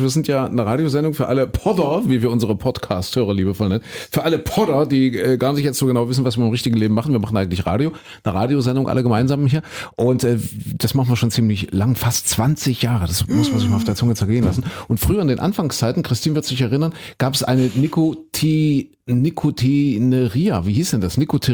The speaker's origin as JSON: {"language": "German", "region": "East Germany", "country": "Germany", "tie": "born or raised there", "said": "bin ja ein Kind der DDR"}